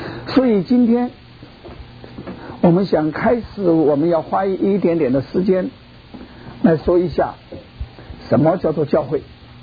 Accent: China; 这是我们中国人翻译的时候给他加上一个教会

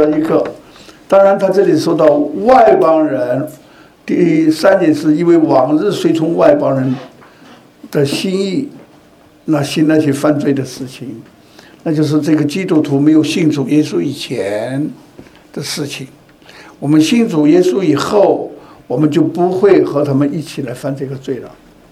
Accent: China

